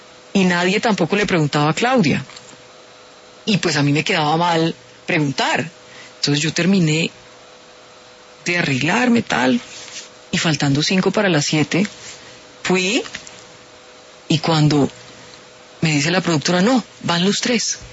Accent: Buga, Valle del Cauca, Colombia; nos hicimos desde chiquitas, somos de Buga las dos

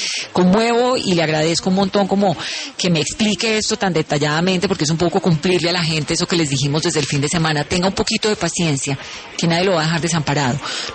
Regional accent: Colombia

